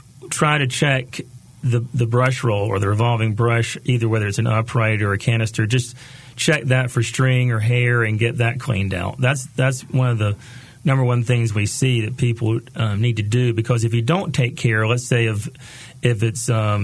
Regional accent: Greenville, North Carolina, United States; But I was living in Greenville, North Carolina, which is my hometown

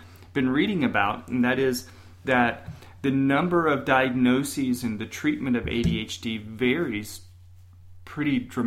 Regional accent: Florida, United States; I grew up in Florida.

